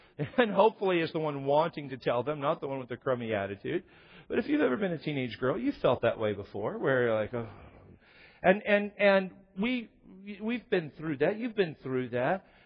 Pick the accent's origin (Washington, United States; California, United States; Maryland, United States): Washington, United States; And I grew up in Washington where the people that had a bad attitude smoked weed.